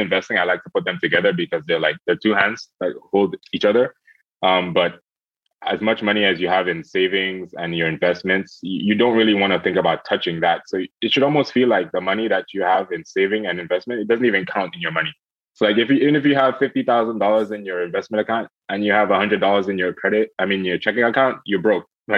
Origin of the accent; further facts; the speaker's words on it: The Bronx, New York, United States; born there; I was born in the Bronx, so I gotta show the Bronx some love.